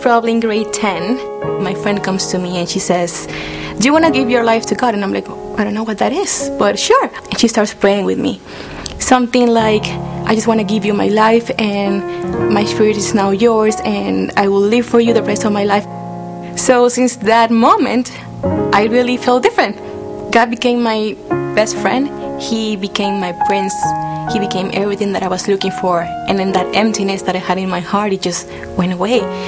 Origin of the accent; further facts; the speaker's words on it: Venezuela; I grew up in Venezuela and I live here with my parents and my two sisters.